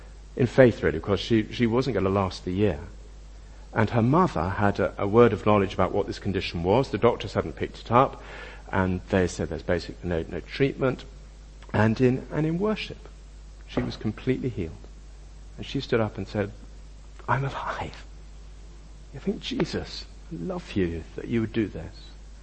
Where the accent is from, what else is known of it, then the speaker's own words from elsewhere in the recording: United Kingdom; if you're British, and some of us, I imagine, in this room are British, if we are British, we don't want to kind of overclaim.